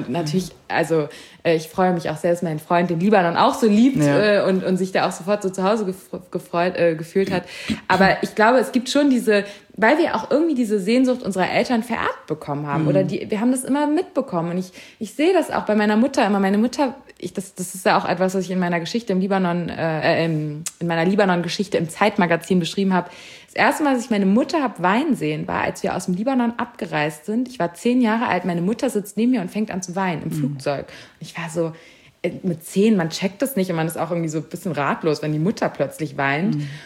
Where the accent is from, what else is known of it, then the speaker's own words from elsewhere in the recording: Germany; dass ich Deutsch bin, ist offensichtlich. Und ich bin in Deutschland geboren.